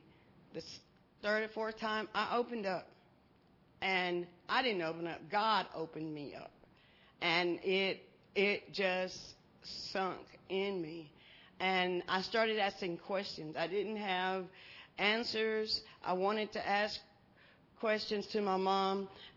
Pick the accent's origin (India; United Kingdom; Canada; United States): United States; Crane; I was born and raised here in Crane, America.